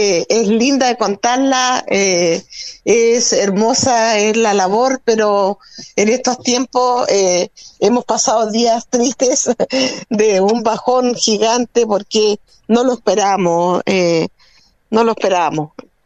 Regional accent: Los Lagos, Chile; vi ballet, vi todo eso siendo chilota, pero porque pude salir de la isla.

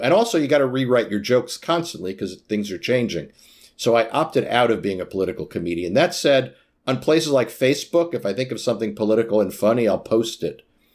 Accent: United States; And I said, I'm an American, I'm happy to be here

